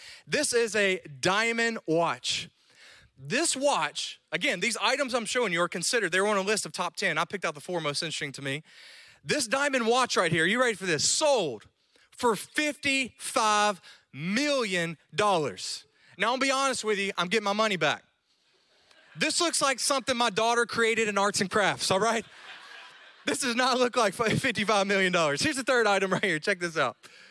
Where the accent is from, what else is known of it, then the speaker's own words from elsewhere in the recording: Louisiana, United States; I'm a redneck from Louisiana. I drive a jacked up truck